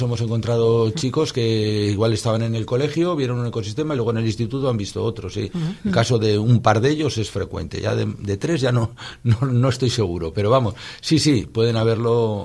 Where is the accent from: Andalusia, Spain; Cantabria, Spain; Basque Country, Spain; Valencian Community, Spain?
Cantabria, Spain; Laredo; las personas que hacemos la organización de las actividades somos de Laredo, vivimos en Laredo, nos movemos en este entorno